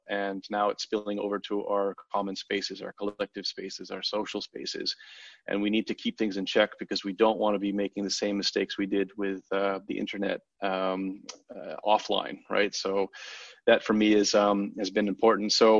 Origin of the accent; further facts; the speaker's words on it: Vermont, United States; but I'm actually from Vermont, and I realized that if I want to study architecture and urbanism and urban planning, that I couldn't do that in the mountains of Vermont.